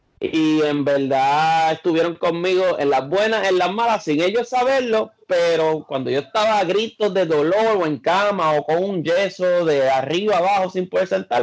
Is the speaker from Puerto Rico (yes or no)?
yes; Caguas, Puerto Rico; also born or lived in Gurabo; Bueno, pues yo soy de Caguas, Puerto Rico. También viví un tiempo en Gurabo.